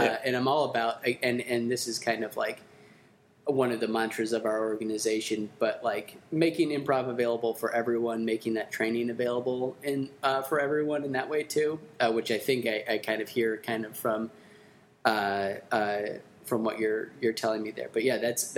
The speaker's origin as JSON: {"language": "English", "town": "Cincinnati", "region": "Ohio", "country": "United States", "said": "I'm originally from Cincinnati, Ohio."}